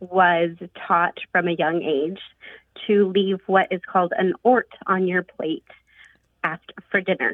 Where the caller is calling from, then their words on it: San Diego, California, United States; San Diego, California.